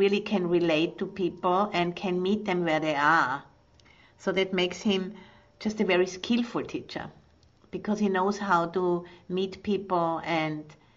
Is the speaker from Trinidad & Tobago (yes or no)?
no; Austria; when I was young, I was growing up in Austria, you know, which is a Catholic country.